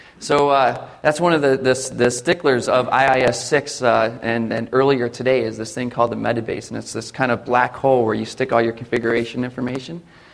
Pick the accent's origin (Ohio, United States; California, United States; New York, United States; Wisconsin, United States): Ohio, United States; Columbus; I'm from Columbus, Ohio, and I cover Michigan, Ohio, and Kentucky.